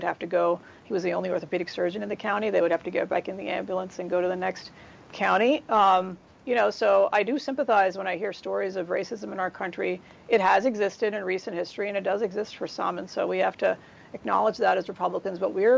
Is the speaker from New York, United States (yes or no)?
yes; New York, United States; So for me, growing up in the Bronx as a small child when I went to preschool, I thought everybody's dad wore, you know, something on their head and they had a beard.